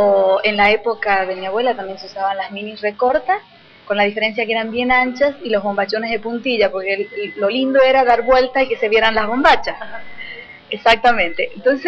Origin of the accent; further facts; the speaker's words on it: Argentina; ¿Sabés cuál es el drama del argentino? Que no somos argentinos.